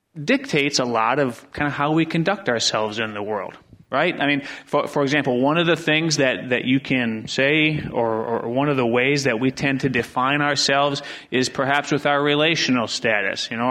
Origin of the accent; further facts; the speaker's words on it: Wisconsin, United States; You know, I grew up in a small town in Wisconsin, and I was born and raised in Wisconsin, wasn't I?